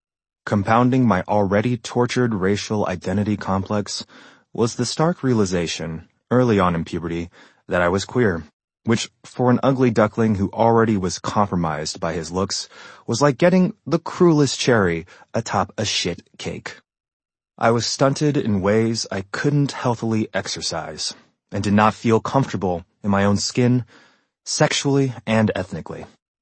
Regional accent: Texas, United States; I was born and raised in Central Texas, where my parents, Korean immigrants, settled during the 1980s.

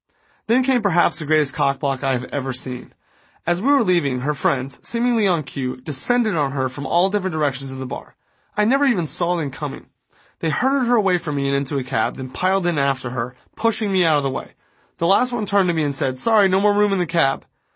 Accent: Miami Beach, Florida, United States; dude, I grew up in South Beach.

